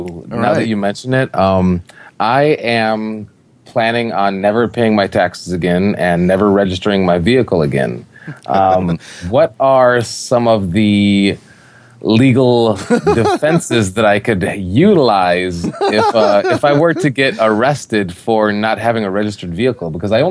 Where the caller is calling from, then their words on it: Aurora, Illinois, United States; I am calling from Aurora, Illinois, my friend.